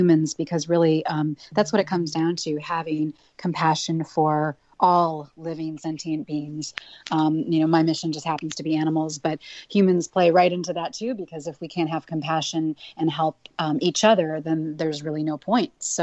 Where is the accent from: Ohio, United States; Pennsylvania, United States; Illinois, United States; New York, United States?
Illinois, United States; Chicago; I grew up in Chicago, and I was raised by a single mom, and we actually had a family vet